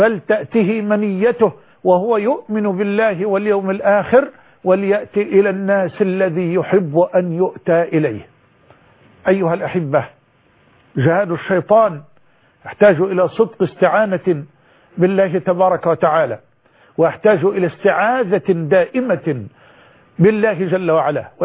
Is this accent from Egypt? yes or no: yes; Egypt; بلدنا مصر